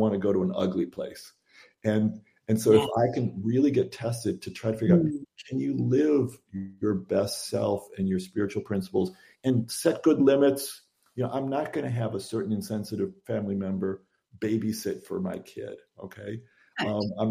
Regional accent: Detroit, Michigan, United States; And I grew up in Detroit where you weren't allowed to go to therapy.

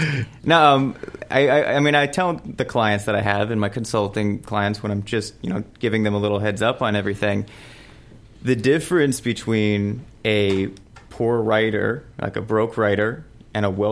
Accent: Costa Rica; also born or lived in Studio City / Florida / Hawaii / Washington; I was born here in Studio City, but I had lived all over the States. I lived in Florida for a few years. I lived in Hawaii. I lived in Washington. But I grew up in Costa Rica.

